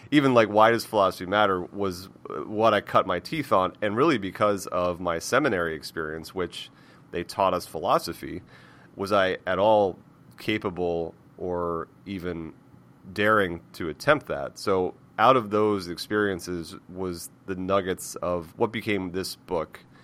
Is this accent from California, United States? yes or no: no; Florida, United States; So I am born and raised in Florida, and after college